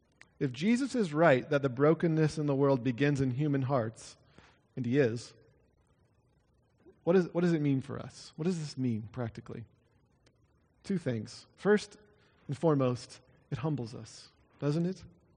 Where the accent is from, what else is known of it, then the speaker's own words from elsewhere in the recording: Iowa, United States; You know, there were not 613 laws in my hometown in Iowa if you wanted to get on God's good side.